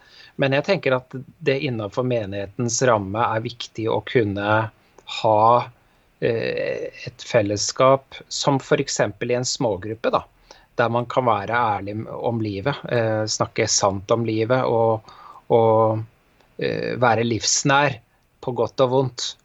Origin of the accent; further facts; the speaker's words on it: Bergen, Vestland, Norway; moved away; Da jeg flyttet fra Bergen for en del år siden, så merket jeg nok at det var et litt annet lynne her enn der jeg kom fra.